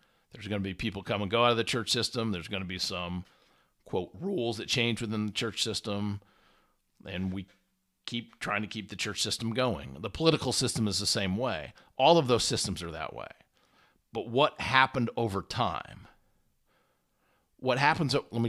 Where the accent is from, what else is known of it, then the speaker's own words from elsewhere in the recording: Indiana, United States; Again, I'm from Indiana, so I'm a Colts fan.